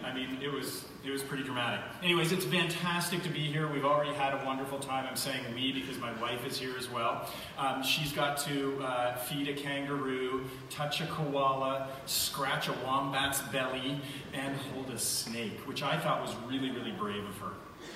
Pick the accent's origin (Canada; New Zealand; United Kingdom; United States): Canada; A little nervous as a Canadian coming in here.